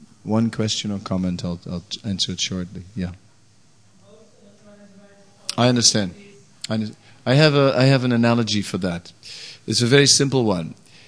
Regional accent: Netherlands; I'm from Holland, you know, water everywhere.

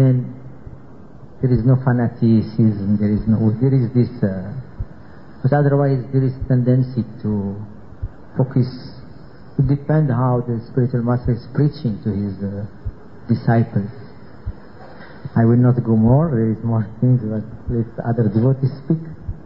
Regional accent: Morocco; English is a second language; I am from Morocco.

